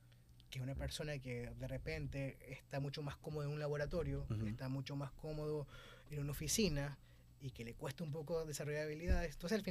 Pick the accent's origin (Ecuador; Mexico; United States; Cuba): Ecuador; also born or lived in Chile; Yo vengo de allá, o sea, yo crecí acá en Ecuador, pero uh-huh. nací allá.